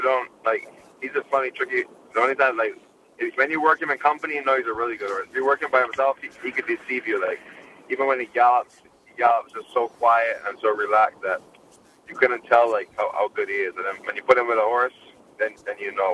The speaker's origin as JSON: {"language": "English", "country": "Barbados", "tie": "born or raised there", "said": "I remember growing up in Barbados watching Sweet Alex in those races"}